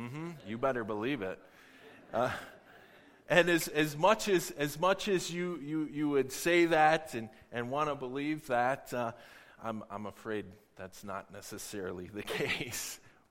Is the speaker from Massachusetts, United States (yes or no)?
no; Michigan, United States; moved away as an adult; now in Edmonton, California, United States; before that, we're from Michigan. We moved from there, from Michigan, to Canada, to Alberta.